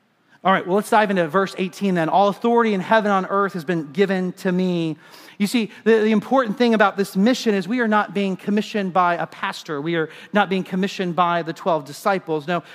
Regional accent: Kenya; As I grew up in Kenya, I got the privilege of being a part of Boy Scouts of America.

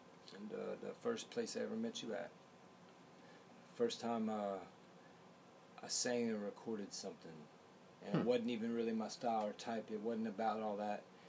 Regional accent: Pensacola, Florida, United States; born there; also born or lived in Tarrant County, Texas, United States; Born in Pensacola, Florida.

